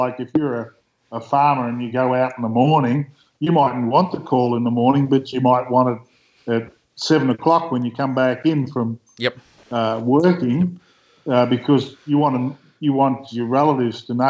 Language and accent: English; Horsham, Victoria, Australia; born there; I was born in Horsham in Victoria.